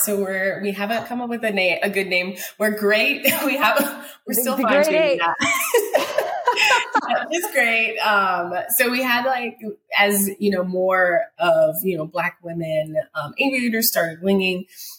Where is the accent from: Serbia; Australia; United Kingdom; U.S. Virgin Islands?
U.S. Virgin Islands; But so yes, I'm born and raised in the Virgin Islands.